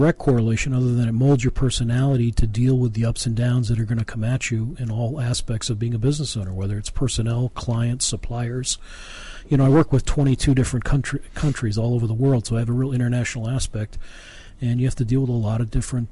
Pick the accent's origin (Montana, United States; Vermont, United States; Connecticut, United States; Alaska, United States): Vermont, United States; Barre; born there; I was born in a little town called Barrie, Vermont.